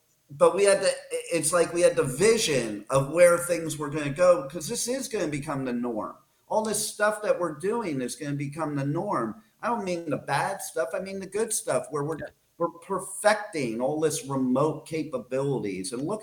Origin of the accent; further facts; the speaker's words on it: Florida, United States; it's in my home state. It's in Daytona Beach at the Daytona Speedway.